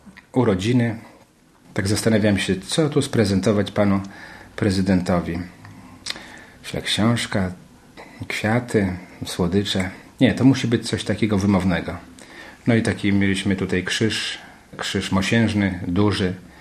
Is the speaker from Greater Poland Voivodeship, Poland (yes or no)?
no; Białystok, Podlaskie Voivodeship, Poland; Jak zobaczył, że jesteśmy z Białegostoku